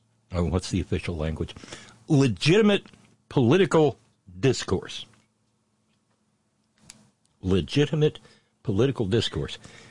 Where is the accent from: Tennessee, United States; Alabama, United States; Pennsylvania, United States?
Alabama, United States; Florence; I mentioned the really dumb new logo of my hometown. You know, the F with an exclamation point. Oh, Jesus. Well, turns out that the company, and by the way, we finally know who done it. There's an outfit in Birmingham called Tatum Design